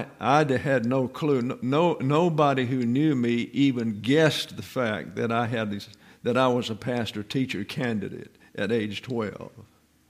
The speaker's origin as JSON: {"language": "English", "region": "Alabama", "country": "United States", "tie": "born there", "said": "I was born in Lower Alabama. Things were quiet down there."}